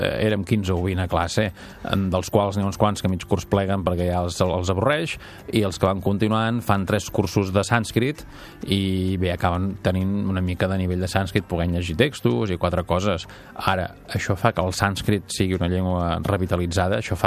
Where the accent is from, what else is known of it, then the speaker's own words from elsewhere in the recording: Catalonia, Spain; nosaltres som catalans